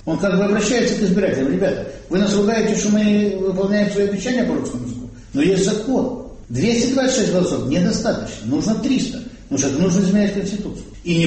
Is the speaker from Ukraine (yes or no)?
yes; Simferopol, Crimea, Ukraine; also born or lived in Russia; Я коренной симферополитик. Родился я в России. Но, тем не менее, я живу сегодня в Украине.